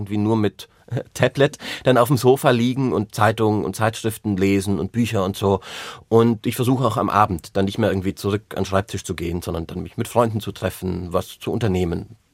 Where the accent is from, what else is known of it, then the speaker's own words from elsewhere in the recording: Baden-Württemberg, Germany; Nee, ich als Schwabe muss gestehen